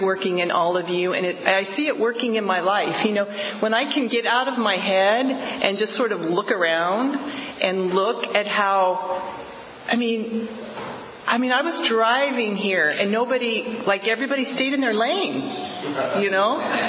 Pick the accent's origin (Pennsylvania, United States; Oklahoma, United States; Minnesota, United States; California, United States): California, United States; I was raised in the Bay Area, and in that time period where, you know, it was the 60s and the 70s, and there was all that stuff going on.